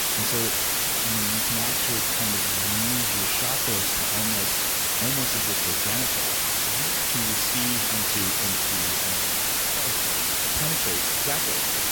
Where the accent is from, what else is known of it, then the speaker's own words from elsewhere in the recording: New York City, New York, United States; that particularly for me as a New Yorker, who knows?